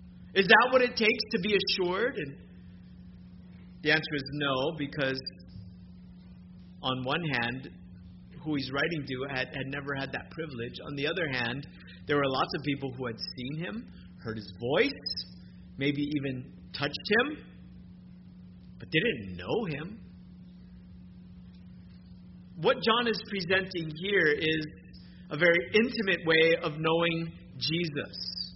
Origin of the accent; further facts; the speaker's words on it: Hawaii, United States; because I was from Hawaii